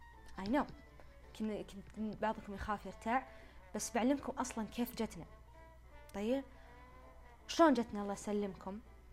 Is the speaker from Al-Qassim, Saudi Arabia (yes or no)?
no; Shaqra, Riyadh Province, Saudi Arabia; طيب فرحنا احنا شقرة هي مسقط راسي او نقدر نقول مكان نشأتي هناك.